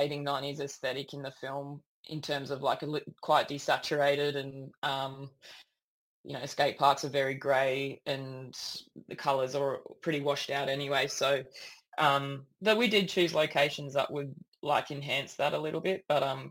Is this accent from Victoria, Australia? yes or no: no; New South Wales, Australia; I grew up on the New South Wales Central Coast, so beautiful place to grow up, not too much happening